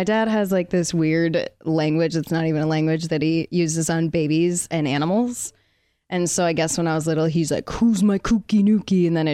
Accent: Connecticut, United States; Connecticut.

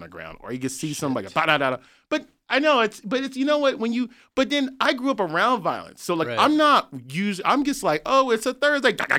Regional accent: San Francisco, California, United States; I'm from San Francisco, where the equivalent of Skid Row is the Tenderloin

